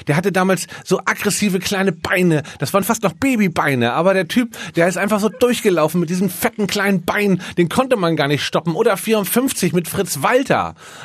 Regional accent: Hamburg, Germany; Hamburg ist einfach meine Heimatstadt.

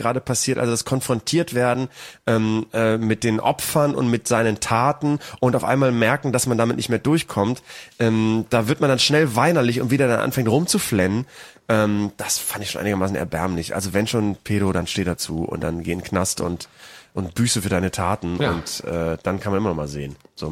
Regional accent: Bremen, Germany; in meiner alten Heimat in Bremen

